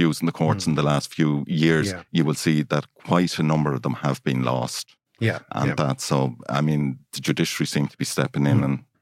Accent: Newport, Connacht, Ireland; also born or lived in Monaghan / Dublin; I was born in Mayo. We lived there for a good few years in Newport, where my father was from.

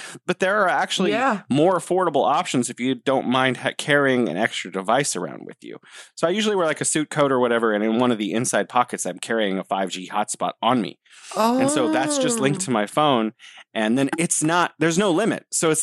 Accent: United States; And as an American, I'm kind of appalled that we've allowed our internet to get to this, you know, state where it's behind the rest of the world

